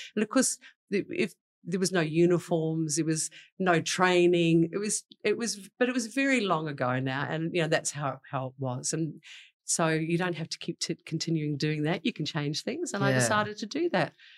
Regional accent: New Zealand; now in Australia; Well, I came here from New Zealand and arrived in 1983 with a suitcase, $600, and a kind of a dream to get on in life.

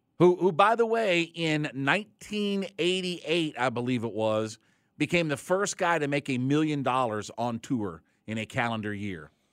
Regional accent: Canton, Ohio, United States; Like I had a minor league baseball team in my hometown, the Canton Akron Indians.

